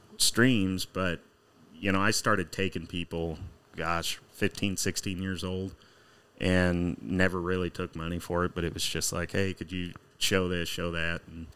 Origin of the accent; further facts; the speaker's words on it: St. James, Missouri, United States; I grew up in St. James, Missouri, which is, an hour and 20 minutes.